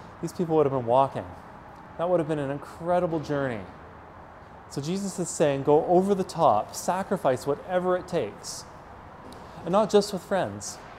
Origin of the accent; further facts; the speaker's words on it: Canada; And since we're Canadian, now I mean nickels, because we don't have pennies anymore